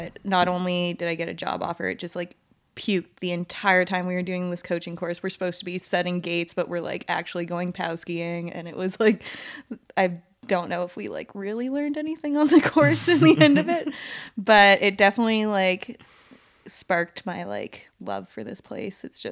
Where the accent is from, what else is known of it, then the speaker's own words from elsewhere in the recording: Ottawa, Ontario, Canada; I grew up in Ottawa, like in Eastern Canada, ski racing out of there.